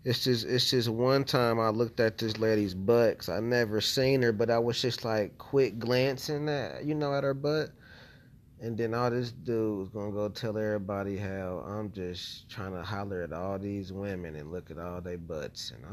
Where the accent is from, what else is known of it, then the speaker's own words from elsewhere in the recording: Ohio, United States; now in Las Vegas, United States; I'm live from Las Vegas, from Ohio.